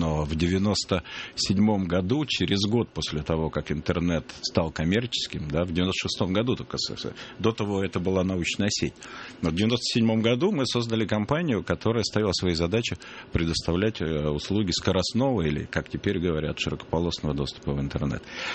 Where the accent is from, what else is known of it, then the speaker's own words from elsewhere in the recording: Yaroslavl, Yaroslavl Oblast, Russia; поскольку я из Ярославля